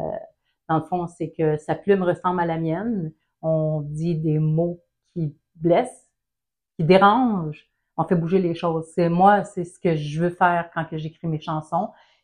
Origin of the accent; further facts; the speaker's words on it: Montreal, Quebec, Canada; born there; Moi, je suis née à Montréal, mais … vous allez comprendre comme quoi que c'est pas québécois. Mais mon père, il est belge